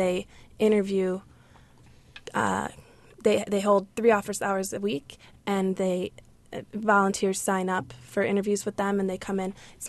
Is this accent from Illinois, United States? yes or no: yes; Evergreen Park, Illinois, United States; I grew up just outside Chicago on the south side in Evergreen Park.